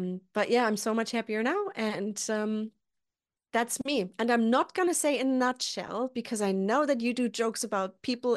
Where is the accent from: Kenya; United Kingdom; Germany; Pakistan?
Germany; accent: German; English is a second language; Maybe you can hear from my accent, I'm German, so I'm trying to stick to the rules.